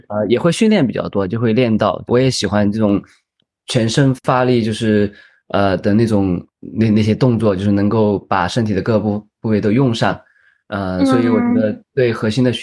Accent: Sichuan, China; 对，我是四川的。

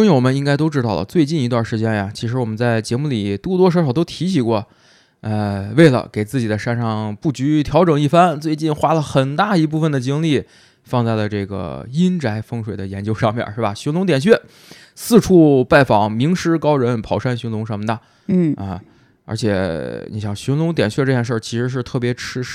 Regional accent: North China, China; 作为北方人感受了一点小小的南方震撼。

